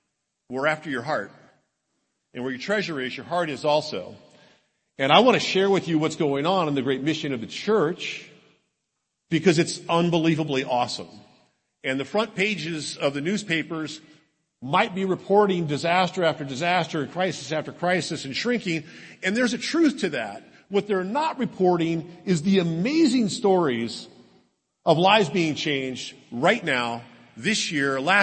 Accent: California, United States; I went to school at a little place up the road called LSU. And although I grew up in California, so this is a homecoming

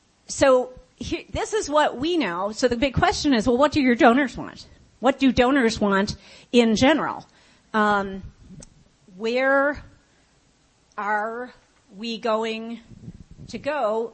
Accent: Chicago, Illinois, United States; I'm from Chicago, and we have a big finance community in Chicago.

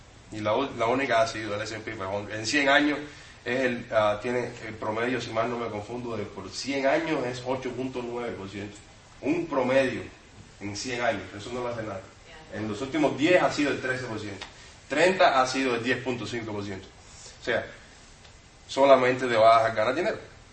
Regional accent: Cuba; moved away; Porque por nuestra cultura, de los países donde salimos, yo salí de Cuba.

